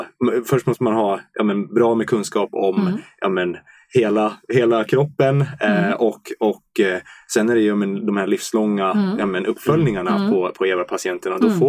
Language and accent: Swedish; Norrland, Sweden; när man gick som finn i 15-åring och klippte någon gräsmatta hemma i Norrland.